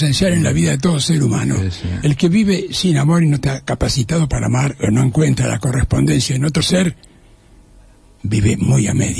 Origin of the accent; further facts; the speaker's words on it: Buenos Aires, Argentina; also born or lived in Budapest, Hungary / Córdoba, Argentina / Paris, France; Sí, nací en Budapest, me trajeron mis padres a los 2 años y medio. Me crié en Buenos Aires, viví 14 años en Córdoba y 25 años casi en París.